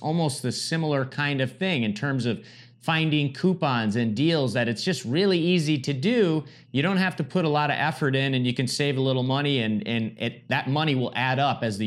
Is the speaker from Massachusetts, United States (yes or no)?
no; Michigan, United States; now in Miami, United States; We moved from Michigan to Florida. Josh is in Orlando. I'm in Miami. So we're both from Michigan originally.